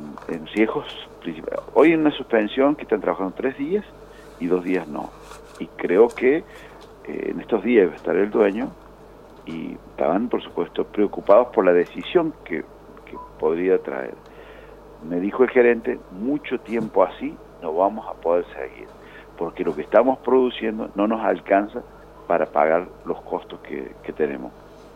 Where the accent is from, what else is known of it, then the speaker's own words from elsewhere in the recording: Villa Mercedes, San Luis, Argentina; yo soy dirigente de Villa Mercedes, que tuve esa debilidad de querer ser intendente de mi pueblo